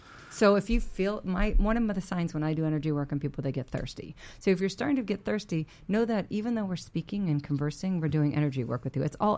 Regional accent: Texas, United States; I'm from Texas.

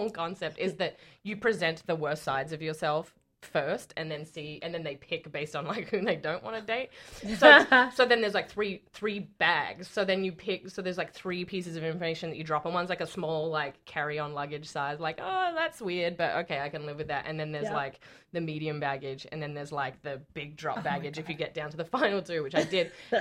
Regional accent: Australia; moved away; things that seem normal to me growing up in Australia, I get here

